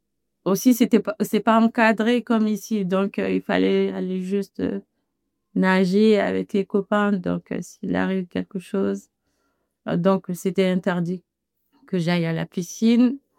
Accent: Lyon, Auvergne-Rhône-Alpes, France; J'ai deux frères et deux sœurs. Je suis lyonnaise. J'avais un père allemand

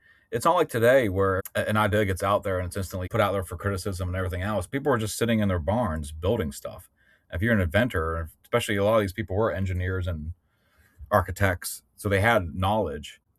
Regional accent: Pennsylvania, United States; And then I'm from Pennsylvania, so the Kecksburg thing was always a very relevant, strange mystery.

